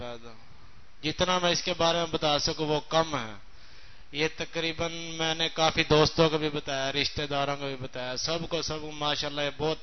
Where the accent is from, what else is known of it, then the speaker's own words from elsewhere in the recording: Jambar Kalan, Punjab, Pakistan; میں جمبر کلاں سے آیا ہوں۔